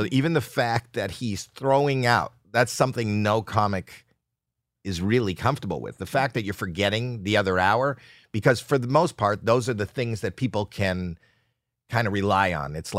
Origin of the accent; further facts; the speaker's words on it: Toronto, Ontario, Canada; moved away; I was from Toronto, Canada. But when I moved out here, he had notes.